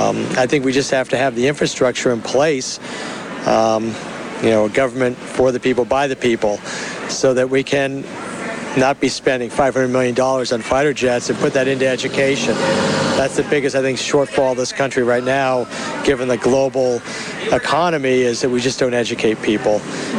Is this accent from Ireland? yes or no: yes; Ireland; now in United States; I came here from Ireland, and I'm proud to be an American